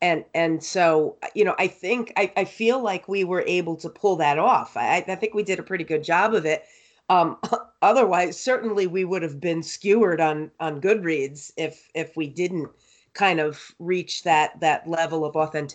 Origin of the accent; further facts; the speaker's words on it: Connecticut, United States; I am born and raised in Connecticut.